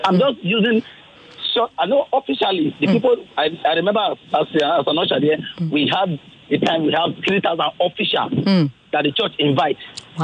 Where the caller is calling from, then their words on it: Ikotun, Lagos, Nigeria; Yeah, I'm calling from Ikotu.